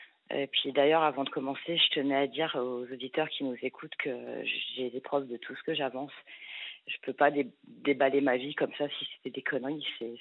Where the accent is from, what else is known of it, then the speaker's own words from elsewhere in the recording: Lyon, Auvergne-Rhône-Alpes, France; j'habitais en Corse, à Corté, voilà. Je suis lyonnaise et pas corse.